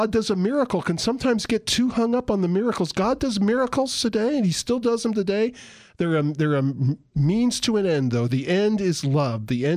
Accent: San Diego, California, United States; I'm really from San Diego.

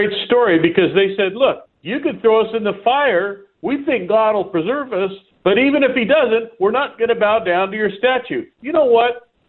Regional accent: San Diego, California, United States; I grew up in San Diego, and KCBQ used to be a pop station.

